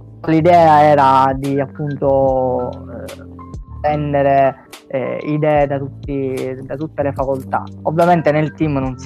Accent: Catania, Sicily, Italy; accent: Catanese; sono arrivato io al Politecnico da un istituto tecnico di Catania, non so se si sente dall'accento che sono catanese.

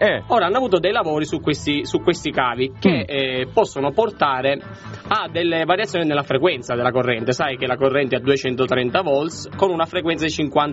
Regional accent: Sicily, Italy; perché essendo siciliani subito si stanno qui ad incolpare noi

